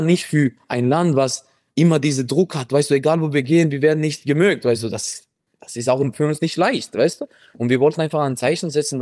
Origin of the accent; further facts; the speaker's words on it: Norway; Ich bin in Norwegen aufgewachsen